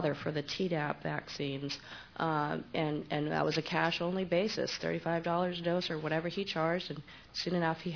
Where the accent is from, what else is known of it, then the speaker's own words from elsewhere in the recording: Washington, United States; I was going to ask you, Albert, I'm from Washington State, about what you're requiring your providers to turn in.